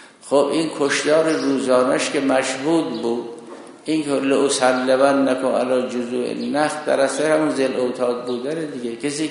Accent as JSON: {"language": "Persian", "country": "Iran", "said": "الان ما همه ایرانی هستیم، قبلا نیاکان ما زرتشت بودن، ما اسلام آوردیم."}